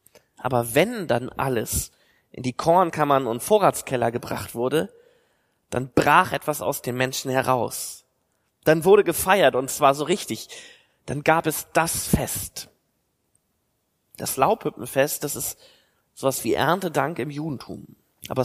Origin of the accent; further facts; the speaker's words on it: Oldenburg, Lower Saxony, Germany; Ich meine, klar, ich komme aus Oldenburg. Ein paar Kilometer hinter Oldenburg fängt die Nordsee an mit sehr, sehr viel Wasser.